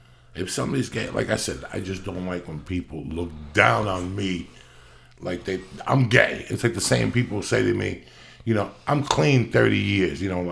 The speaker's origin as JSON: {"language": "English", "region": "New Jersey", "country": "United States", "tie": "born or raised there", "said": "I grew up, when I grew up in Jersey, my mom had the bar."}